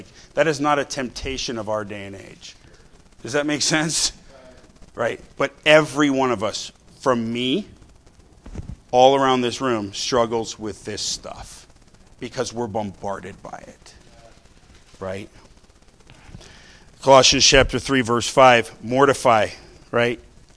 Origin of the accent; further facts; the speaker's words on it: Montana, United States; I grew up in Montana, you know, and I mean, outside of floating the Blackfoot, I never, you know, saw much.